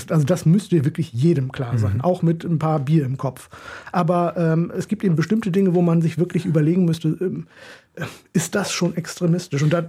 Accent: Northern Germany, Germany; ich komme zum Beispiel aus Norddeutschland, vom flachen Land

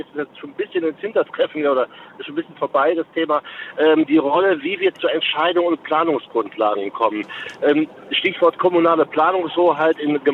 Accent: Rhineland-Palatinate, Germany; ich komme aus dem Ahrtal, aus dem kleinen Ort

